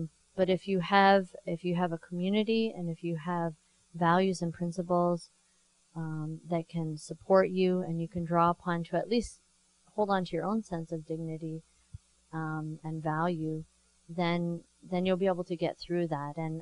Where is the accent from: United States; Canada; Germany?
Canada; I didn't know any Muslims growing up. I grew up in Canada.